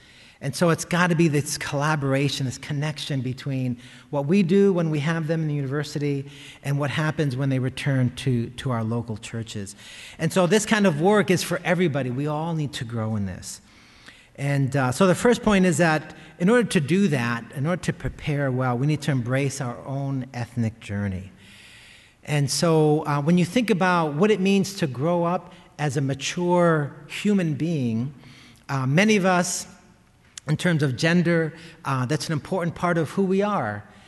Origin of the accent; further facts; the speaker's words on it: United States; part of my journey as an American Latino, right, who has this duality of cultures